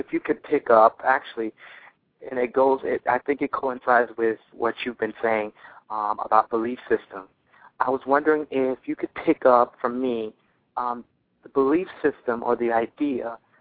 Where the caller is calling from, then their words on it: Miami, Florida, United States; I'm calling you from Miami, Florida.